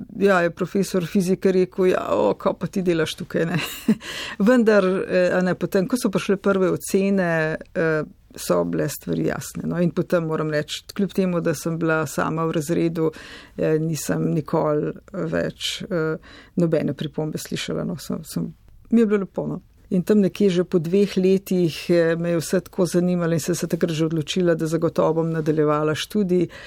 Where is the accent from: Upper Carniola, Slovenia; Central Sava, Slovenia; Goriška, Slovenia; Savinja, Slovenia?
Upper Carniola, Slovenia; Knape; born or raised there; also born or lived in Jesenice